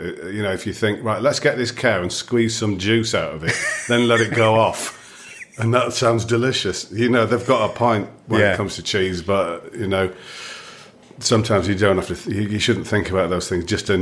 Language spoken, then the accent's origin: English; Darlington, North East England, United Kingdom; also born or lived in Leeds; And then we moved to Darlington